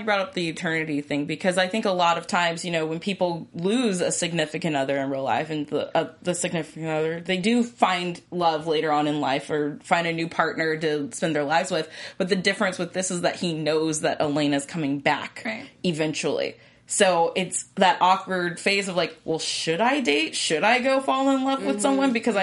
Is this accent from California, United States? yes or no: yes; West Covina, California, United States; which I grew up in the West Covina area.